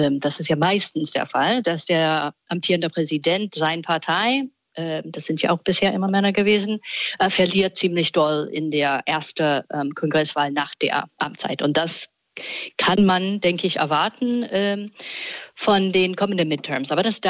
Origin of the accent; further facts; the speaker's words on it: Michigan, United States; German is a second language; Also auch wo ich herkomme, Michigan.